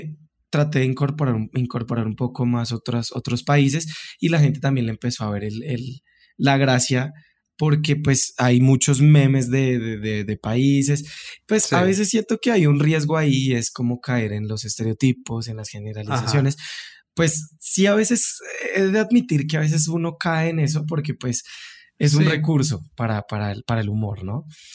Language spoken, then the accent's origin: Spanish; Colombia; yo soy de Colombia y todos sabemos que en Colombia tenemos un estereotipo desde los 80